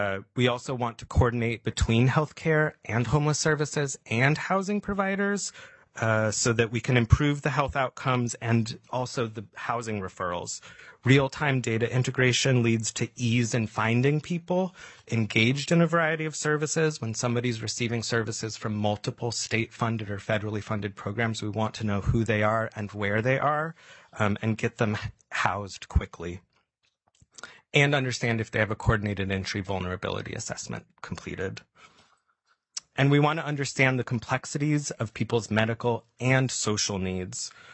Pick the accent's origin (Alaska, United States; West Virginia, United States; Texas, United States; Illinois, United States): Alaska, United States; Again, this surprised me growing up in Southeast.